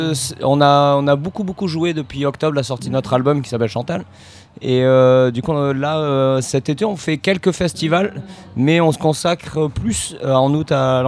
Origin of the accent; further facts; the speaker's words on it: Bordeaux, Nouvelle-Aquitaine, France; On est de Bordeaux, donc on n'est pas loin.